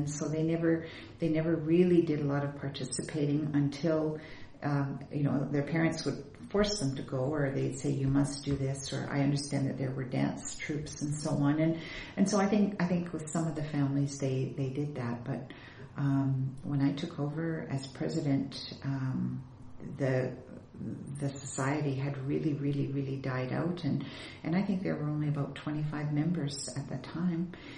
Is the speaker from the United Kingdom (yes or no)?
no; Canada; Because I love Canada. Of course, I'm Canadian.